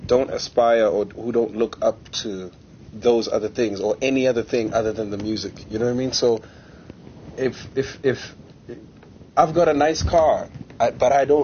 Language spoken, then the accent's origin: English; East Rand, Gauteng, South Africa; I'm from the East Rand, and I see a lot of crazy things when I go out there